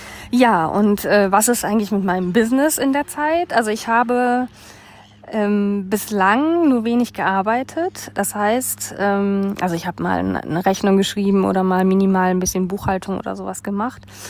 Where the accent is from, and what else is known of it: Germany; born or raised there